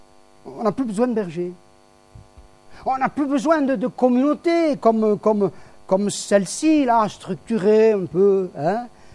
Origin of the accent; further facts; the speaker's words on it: Toulouse, Occitanie, France; quand j'étais gamin, tout jeune à Toulouse.